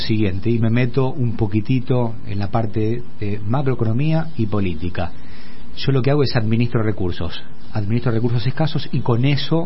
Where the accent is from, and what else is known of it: Venado Tuerto, Santa Fe, Argentina